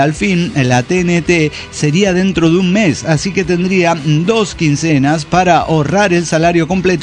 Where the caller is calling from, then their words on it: Mexico City, Mexico; de Ciudad de México.